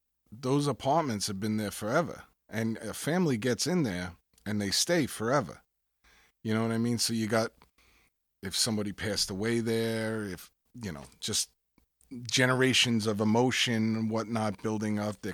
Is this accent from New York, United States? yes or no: yes; Flatbush, New York, United States; But I'm the guy from Flatbush who acts like he's from Missouri.